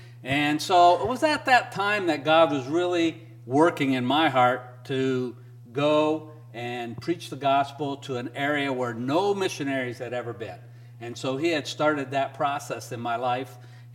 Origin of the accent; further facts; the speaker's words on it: Côte d’Ivoire; I was born and raised in Ivory Coast, and went to a boarding school there, a missionary boarding school, most of my life.